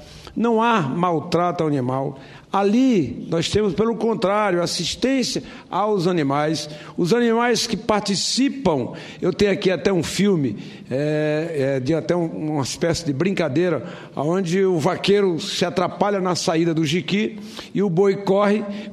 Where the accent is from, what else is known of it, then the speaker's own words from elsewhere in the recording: Northeast Region, Brazil; Nós que somos do Nordeste, que sabemos que isso é uma tradição centenária da nossa cultura